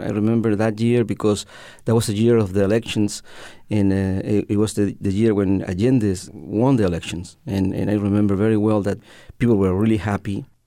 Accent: Antofagasta, Chile; English is a second language; I was living in my hometown. It's called Antofagasta, which is at the very north of Chile.

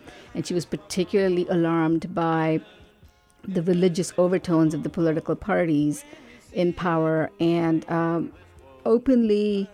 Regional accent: Bangalore, Karnataka, India; now in Fremont, United States; I grew up in Bangalore in India

